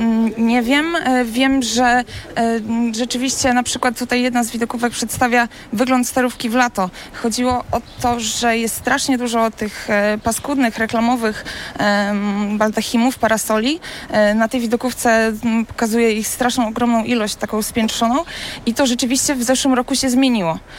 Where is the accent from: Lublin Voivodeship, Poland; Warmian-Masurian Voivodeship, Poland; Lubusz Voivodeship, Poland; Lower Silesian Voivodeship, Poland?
Warmian-Masurian Voivodeship, Poland; Olsztyn; now in Toruń, Poland; Przede wszystkim torunianka z wyboru, nie od urodzenia. Pochodzę z Olsztyna.